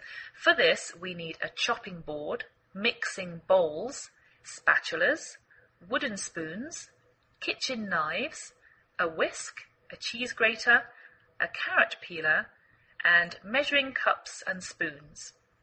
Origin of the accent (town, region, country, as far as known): England, United Kingdom; now in United States